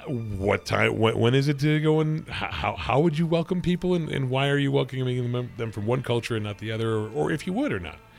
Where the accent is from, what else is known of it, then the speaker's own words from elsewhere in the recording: New England, United States; I personally grew up learning French because I was raised in New England so from fourth grade to high school, they taught me French just as a matter of course.